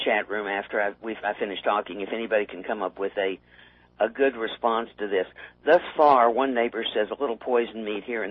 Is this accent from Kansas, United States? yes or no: no; Texas, United States; now in Tucson, United States; I live in Tucson, which is the liberal. I'm from Texas, and I always say I sort of live in the Austin of Arizona.